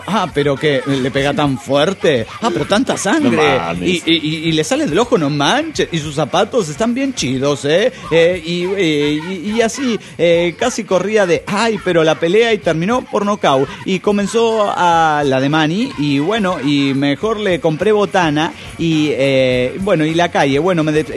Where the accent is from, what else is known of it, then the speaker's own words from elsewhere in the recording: Morelia, Michoacán, Mexico; de Morelia, Michoacán.